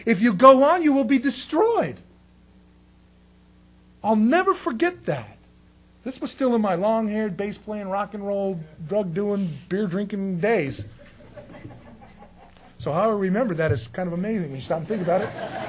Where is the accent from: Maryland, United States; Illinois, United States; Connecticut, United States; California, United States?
California, United States; San Diego; also born or lived in Escondido; One time, a long time ago, when I grew up in San Diego or Escondido, we used to go out to the desert and drive out there